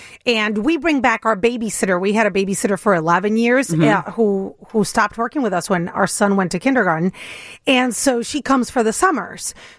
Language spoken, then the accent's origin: English; Puerto Rico; I grew up in Puerto Rico. Wow, it only took me 25 minutes to say that. Usually takes me 10 to tell you I'm from Puerto Rico.